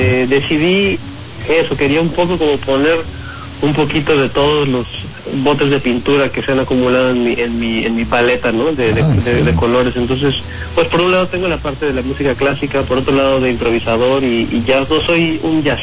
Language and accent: Spanish; Mexico; Y yo lo que intenté ahí era agregarle mi parte latina como mexicano, ¿no?